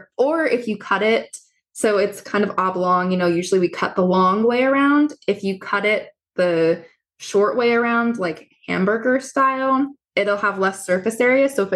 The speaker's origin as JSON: {"language": "English", "region": "Midwest", "country": "United States", "said": "And it's just something like I'm from the Midwest and it's not something that we had on our plate."}